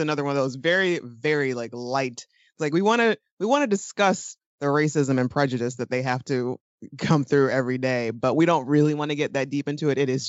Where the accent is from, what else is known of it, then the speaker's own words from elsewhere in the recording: Toledo, Ohio, United States; Yeah, I mean, at least where I'm from Toledo